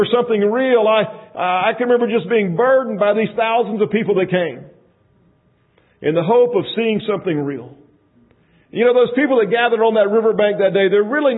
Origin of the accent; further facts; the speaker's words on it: Plant City, Florida, United States; Now, I grew up here. I grew up in the Tampa Bay area, Plant City. I was educated in our public schools, went to college in Alabama, and then on to seminary in Springfield.